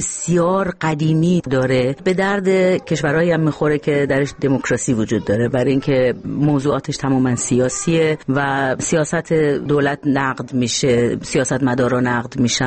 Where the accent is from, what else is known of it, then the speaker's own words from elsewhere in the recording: Iran; now in Germany; مثلا من از ایران میام، من از دست دوتا دیکتاتور جون سالم در بردم